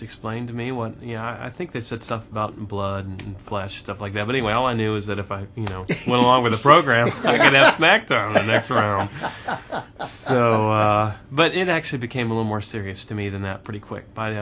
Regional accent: St. Louis, Missouri, United States; also born or lived in Nashville; I wrote music, sang music. Of course, that's true of everybody in Nashville, but I grew up in St. Louis where it wasn't.

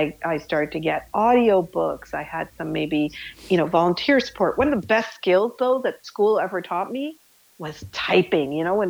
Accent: Canada; Well, yeah, absolutely. This is what I know. This is home. And growing up as a brown kid in, you know

